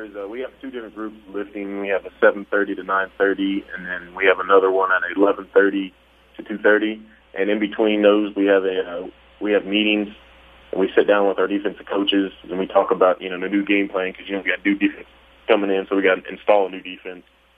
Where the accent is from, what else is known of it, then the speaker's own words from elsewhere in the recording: Oklahoma, United States; now in California, United States; I grew up in Oklahoma. So, and I was 4 hours away from Searcy, which was Harding University was at.